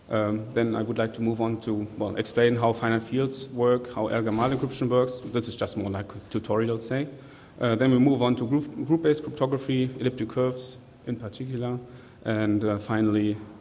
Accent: Berlin, Germany; English is a second language; I'm from Berlin, actually.

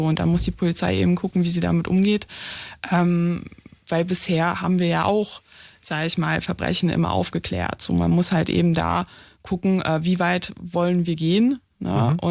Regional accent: Poland; now in Germany; ich komme aus Polen

